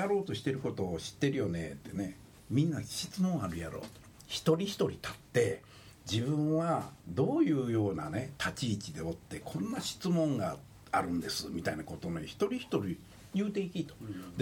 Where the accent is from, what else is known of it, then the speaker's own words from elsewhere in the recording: Osaka, Japan; なんか知らんけどね、大阪人ですから